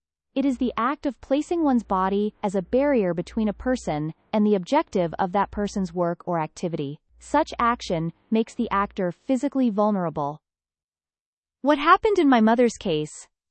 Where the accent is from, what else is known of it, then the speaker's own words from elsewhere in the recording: Moradabad, Uttar Pradesh, India; Imagine a busy street in India, filled with rickshaws, cars, and pedestrians. In the middle of one, in my hometown of Moradabad